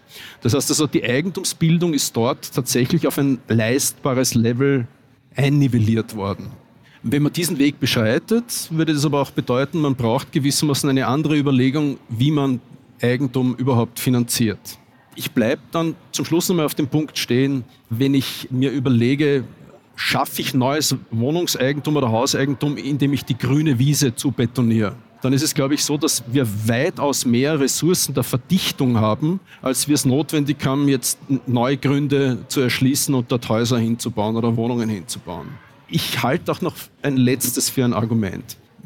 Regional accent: Salzburg, Austria; ich komme aus der Stadt Salzburg

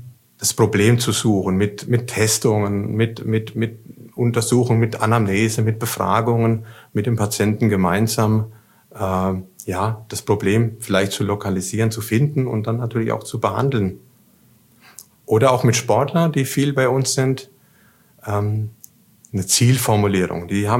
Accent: Aschaffenburg, Bavaria, Germany; Ich komme auch aus Aschaffenburg ursprünglich.

